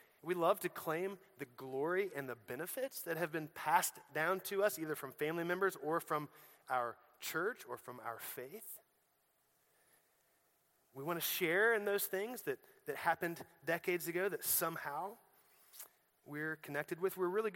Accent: Illinois, United States; moved away; when I had been gone from Illinois for about 10 years, I was in Florida

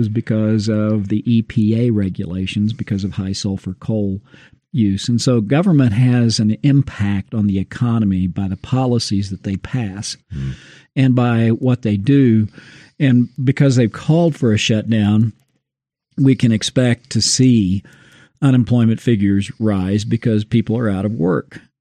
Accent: Illinois, United States; moved away; When I moved out here from Illinois in 1982, I was amazed when we visited to see people working like construction jobs on a Saturday, because where I grew up in Southern Illinois, at that time, if I'm not mistaken, the unemployment rate hit at sometimes 18%

